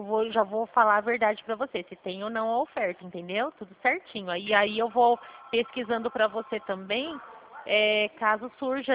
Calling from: Dracena, São Paulo, Brazil; Eu falo aqui de Dracena.

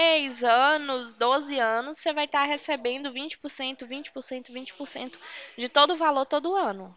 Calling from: Valinhos, São Paulo, Brazil; Eu falo aqui de Valinhos, interior de São Paulo.

